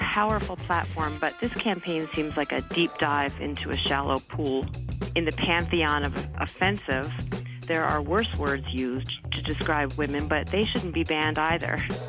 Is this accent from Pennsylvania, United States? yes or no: yes; Philadelphia, Pennsylvania, United States; I'm from Philadelphia.